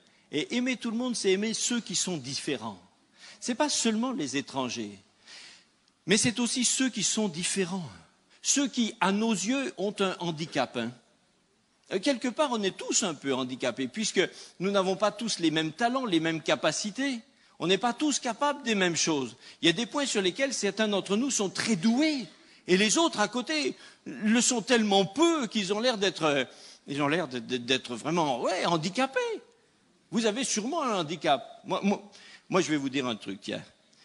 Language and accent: French; France; Moi-même, je suis étranger, je suis français, hein, ici en Alsace.